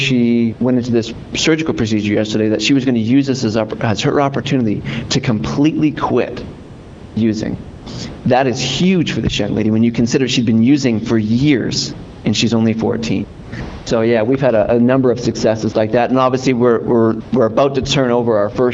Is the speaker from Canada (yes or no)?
yes; Canada; I'm Canadian, if you can't hear any accent. And in Canada, I had several of my own businesses as well.